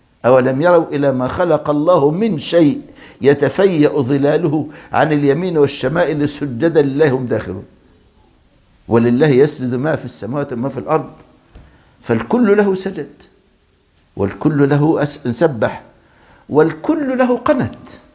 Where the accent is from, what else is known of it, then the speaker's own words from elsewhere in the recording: Egypt; بسموها النجفة عندنا في مصر